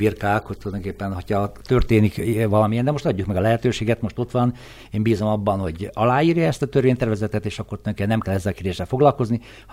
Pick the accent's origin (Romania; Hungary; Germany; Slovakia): Slovakia; hatékonyabban tudja szolgálni a felvidéki magyar közösséget, hogy magyarként tudjunk a saját szülőföldünkön érvényesülni.